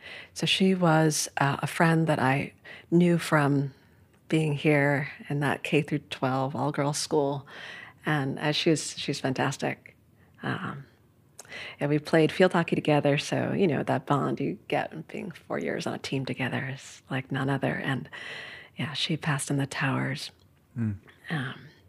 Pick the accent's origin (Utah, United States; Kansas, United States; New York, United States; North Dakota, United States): New York, United States; New York City; So I grew up in Midtown Manhattan, really a bustling part of the city, right?